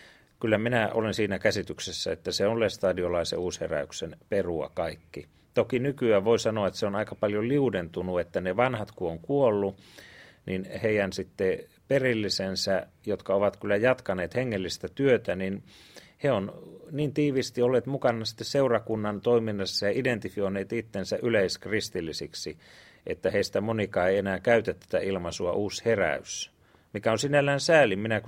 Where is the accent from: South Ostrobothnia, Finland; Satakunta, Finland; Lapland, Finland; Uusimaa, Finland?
Lapland, Finland; Kemijärvi; Olen kotoisin Kemijärveltä, syntynyt siellä noin 32 vuotta sitten.